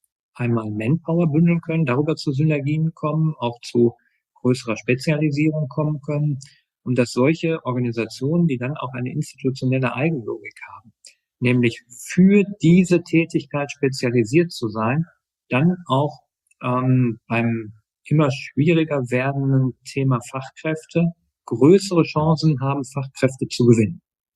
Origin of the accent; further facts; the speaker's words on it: Herten, North Rhine-Westphalia, Germany; in meiner Heimatstadt Herten, 65.000 Einwohner mitten im Ruhrgebiet